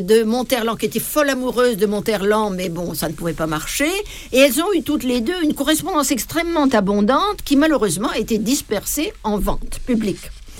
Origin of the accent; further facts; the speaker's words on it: Paris, Île-de-France, France; moi, je suis parisien, je peux m'occuper de tout ça.